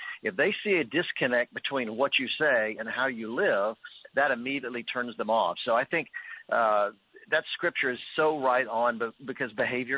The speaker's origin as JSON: {"language": "English", "town": "Charlotte", "region": "North Carolina", "country": "United States", "tie": "born or raised there", "said": "Well, I'm a preacher's kid from the South. I grew up in Charlotte, North Carolina."}